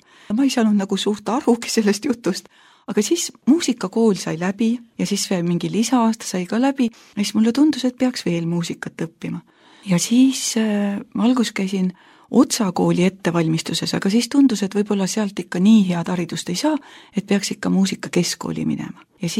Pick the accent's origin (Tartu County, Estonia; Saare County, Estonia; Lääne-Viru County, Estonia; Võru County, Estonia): Lääne-Viru County, Estonia; Tapa; 5-aastaselt hakkas siis laste muusikakoolis see asi pihta Tapal, kus oli minu sünnikodu ja minu pere elas.